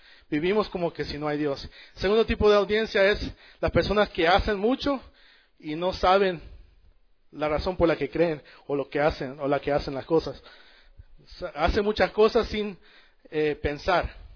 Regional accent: El Salvador; Yo vengo de El Salvador, por ejemplo, donde se cree la mayor parte de personas son de católicas, del catolicismo.

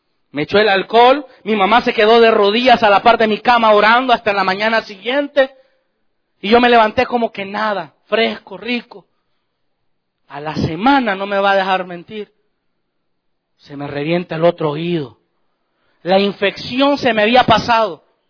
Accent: El Salvador; Para la época de la guerra en mi país, un día en la madrugada, en una casa muy humilde allá en El Salvador, como a las 3 de la mañana me levanto con un dolor terrible en mi oído

